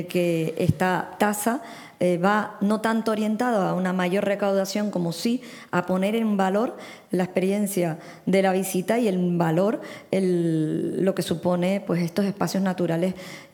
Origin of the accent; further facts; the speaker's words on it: Canary Islands, Spain; siendo todos canarios